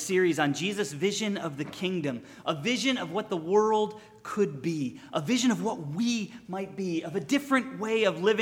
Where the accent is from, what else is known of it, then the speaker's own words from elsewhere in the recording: New York, United States; also born or lived in Southern California; Let me back up. I grew up in New York State, but went to college in Southern California.